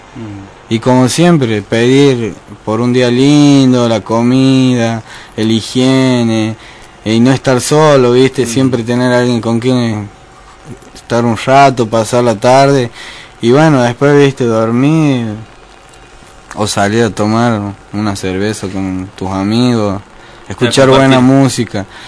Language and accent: Spanish; San Fernando del Valle de Catamarca, Catamarca, Argentina; soy de acá de Catamarca de San Fernando, de los barrios y del centro.